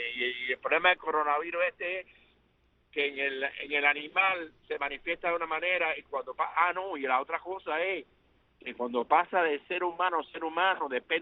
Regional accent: Cuba; now in United States; a todo mi pueblo de Cuba.

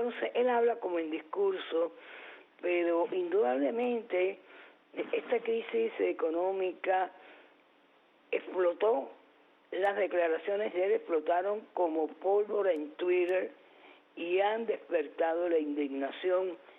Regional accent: Cuba; le respondí como cubana, independientemente de mi labor como periodista, le respondí como cubana

